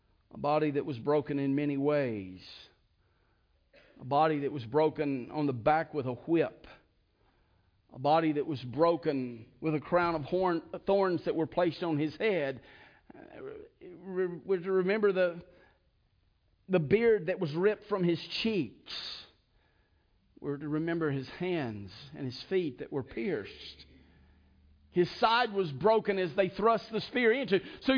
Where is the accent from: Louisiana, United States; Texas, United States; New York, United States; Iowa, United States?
Texas, United States; Houston; I was born and raised in Texas. I'm a true Texan.